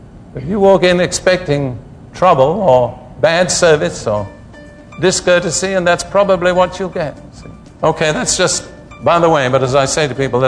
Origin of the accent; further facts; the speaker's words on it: United Kingdom; Now, I am British by background, as most of you know, and I tell my British people